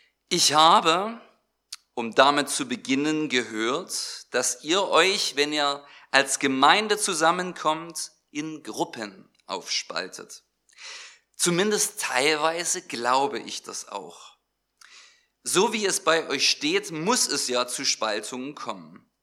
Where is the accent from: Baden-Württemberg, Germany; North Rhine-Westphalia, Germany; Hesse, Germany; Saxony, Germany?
Saxony, Germany; Sosa; Ich darf euch liebe Grüße sagen aus Sosa, aus meiner Heimatgemeinde.